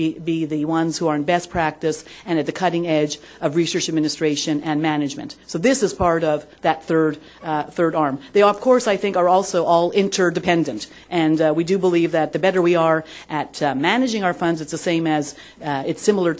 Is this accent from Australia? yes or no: no; Montreal, Quebec, Canada; I was born and raised in Montreal